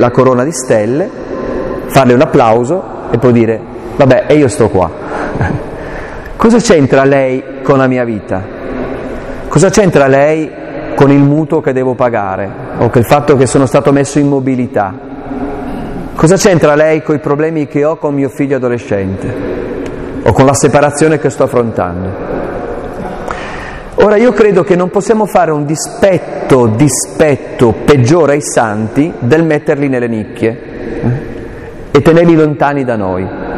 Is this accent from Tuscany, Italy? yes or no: no; Aosta Valley, Italy; Io vengo dalla montagna, sono un valdostano un po' atipico perché sono piuttosto loquace, parlo tanto